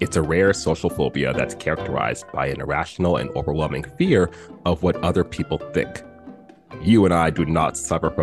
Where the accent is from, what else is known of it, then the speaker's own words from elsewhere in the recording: Alberta, Canada; I am clearly from Alberta.